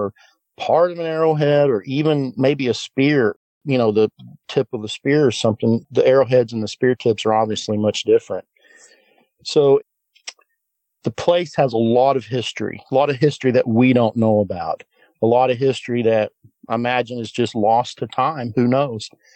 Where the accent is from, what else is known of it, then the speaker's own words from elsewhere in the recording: the Ozarks, United States; I come from the Ozark Mountains, the foothills of the Ozark Mountains. You have to go a little bit north to get into the full Ozarks, but it's full of hills.